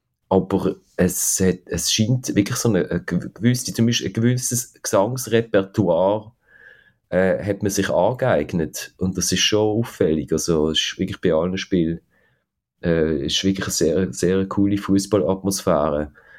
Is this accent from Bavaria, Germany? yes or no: no; Cologne, North Rhine-Westphalia, Germany; ich meine, Köln, finde ich als Kölnerin und als Kölner